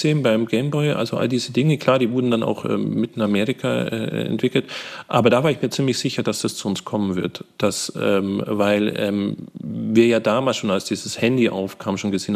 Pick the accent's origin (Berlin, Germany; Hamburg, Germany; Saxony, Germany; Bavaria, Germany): Bavaria, Germany; Als Allgäuer, wo ich eigentlich ursprünglich herkomme